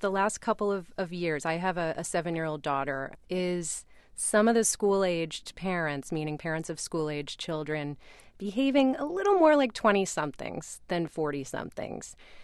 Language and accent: English; Brooklyn, New York, United States; Because I'm a Brooklyn native. I grew up in Brooklyn Heights in the 70s and 80s, and that was not a place a lot of people wanted to live.